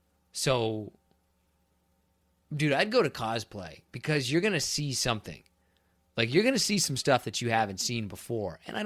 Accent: Kansas, United States; And I've had Kansas, because I'm from Kansas, I've had Kansas City barbecue

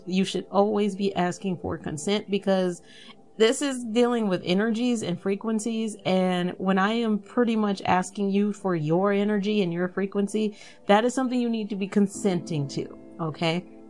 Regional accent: Texas, United States; being that I grew up in Texas.

